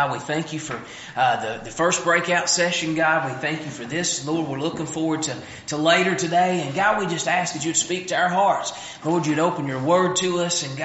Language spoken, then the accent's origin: English; Walnut Grove, United States; from Walnut Grove, and I'm so excited to be here this weekend.